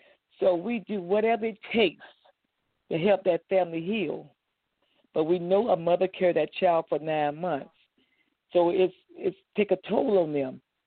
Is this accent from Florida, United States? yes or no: yes; Riviera Beach, Florida, United States; I was born and raised in Riviera Beach. I graduated from Palm Beach Gardens High School.